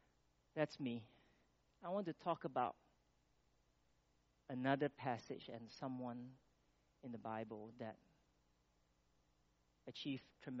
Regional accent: Malaysia; You know, we sit here as Malaysian, complain about the state of our country.

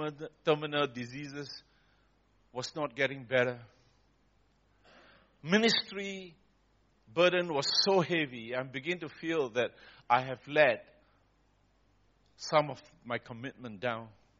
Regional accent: Australia; because I come from Australia, we ask questions differently.

